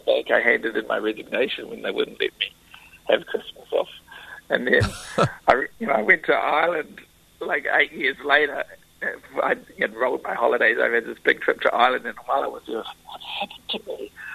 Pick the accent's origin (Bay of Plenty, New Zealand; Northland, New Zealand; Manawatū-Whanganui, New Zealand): Northland, New Zealand; Kaikohe; I'm from Kaikohe.